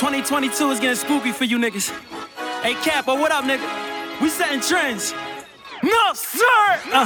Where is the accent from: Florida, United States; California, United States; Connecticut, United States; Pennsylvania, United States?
Pennsylvania, United States; Philadelphia; I'm from Philly